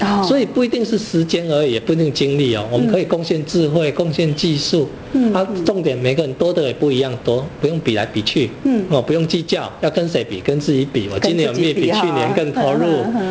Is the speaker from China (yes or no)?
no; Taiwan; 啊，所以我们台湾人这个感情内敛的。